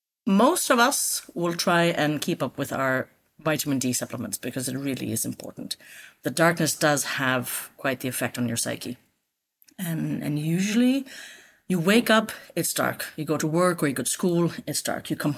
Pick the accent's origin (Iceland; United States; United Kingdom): Iceland; first language Icelandic; also born or lived in Singapore; We're from Singapore. Right. So I was almost six when we moved here. But I was fortunate because I'm at that age where I'm still a bit of a sponge when it comes to languages. So I am a native speaker of both Icelandic and English.